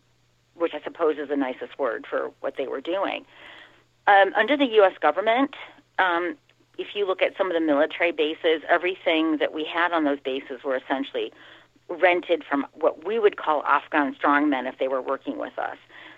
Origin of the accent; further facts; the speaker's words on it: United States; And, you know, as an American, I grew up on the Wile E. Coyote and Roadrunner cartoons.